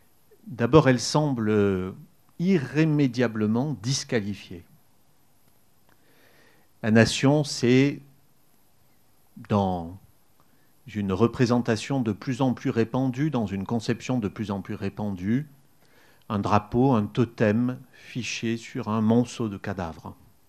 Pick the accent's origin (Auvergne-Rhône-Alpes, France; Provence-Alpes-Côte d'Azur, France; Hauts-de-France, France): Provence-Alpes-Côte d'Azur, France; Ici, nous sommes en terre occitane. Moi, je viens de Provence. Je suis moitié provençal, moitié corse.